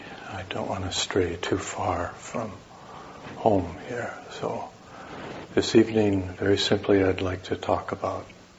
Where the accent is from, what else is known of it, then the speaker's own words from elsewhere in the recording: Wisconsin, United States; I'm from the Midwest, I'm from Wisconsin, and like Minnesota, it has many lakes, and there's lots of swimming, of course, but there's also lots of fishing. So I grew up fishing with my father and my older brother